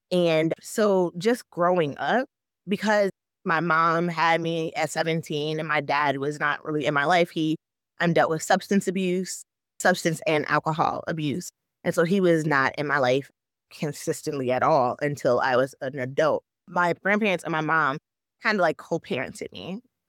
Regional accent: Michigan, United States; However, as a person, I grew up in Michigan, born and raised. My family is like not necessarily from Michigan. They were part of, like, of course, the Great Migration.

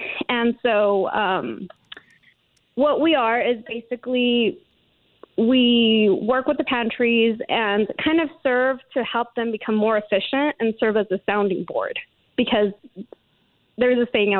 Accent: Mexico; now in Desert Hot Springs, United States; originally I'm from Mexico. I was raised in the city of Desert Hot Springs, which is where I currently live and I love.

